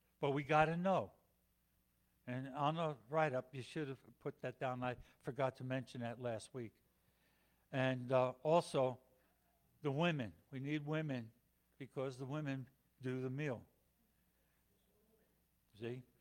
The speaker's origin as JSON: {"language": "English", "region": "New Jersey", "country": "United States", "tie": "born or raised there", "said": "I grew up in Jersey, and, you know, quite a few people in the neighborhood were Jewish. Not everybody. It was a mixed neighborhood, you know, of every ethnic group."}